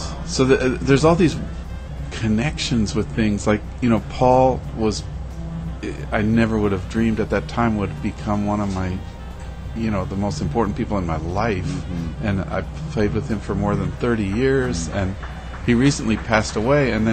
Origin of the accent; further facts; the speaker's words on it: Denver, Colorado, United States; I grew up in Denver, and it was a traveling Newport show.